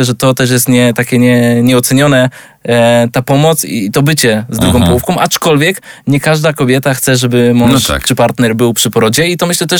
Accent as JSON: {"language": "Polish", "region": "Greater Poland Voivodeship", "country": "Poland", "said": "Ja jestem z Wielkopolski"}